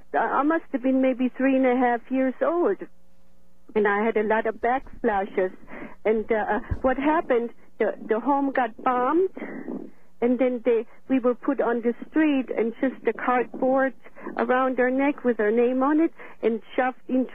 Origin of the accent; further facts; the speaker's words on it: Germany; now in Idaho, United States; I was born and raised in Germany. I was born right into the Second World War.